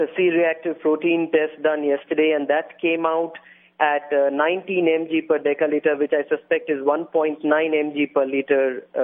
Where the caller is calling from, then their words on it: New Delhi, Delhi, India; I'm calling in from New Delhi, India.